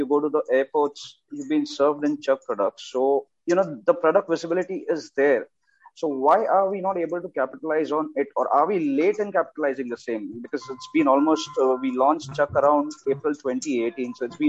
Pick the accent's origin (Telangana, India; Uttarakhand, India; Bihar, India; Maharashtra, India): Maharashtra, India; Mumbai; I am from Mumbai.